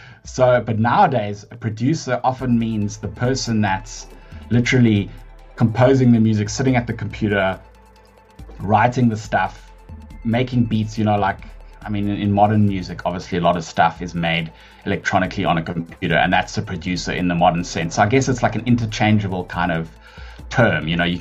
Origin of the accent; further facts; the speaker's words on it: Johannesburg, Gauteng, South Africa; I actually grew up in Joburg. I'm a Joburg born and bred person. Yeah. Auckland Park was where I was born.